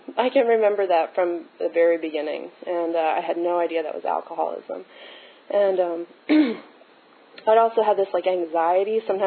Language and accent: English; Baltimore, Maryland, United States; I grew up in Baltimore City, and I come from a parents that are still married, and I have a sister